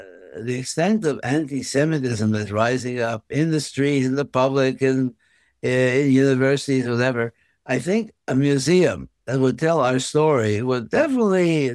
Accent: Montreal, Quebec, Canada; Well, I grew up in the Mile End neighborhood of Montreal. I went to the Talmud Torahs, the day school, and then to Herzliya, the day high school.

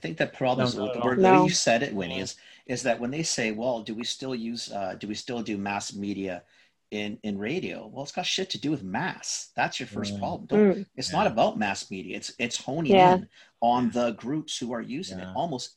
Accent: Canada; Everybody will end up being a Canadian, which is awesome. But the beauty of our country too, is we don't ever want us to all lose the background, right?

